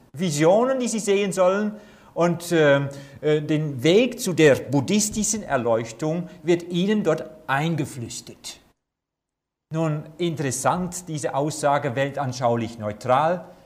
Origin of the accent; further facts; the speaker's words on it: Netherlands; German is a second language; now in Germany; Sie hören wohl, dass ich nicht hier aus der Nähe komme, sondern aus Holland. Ich bin Holländer.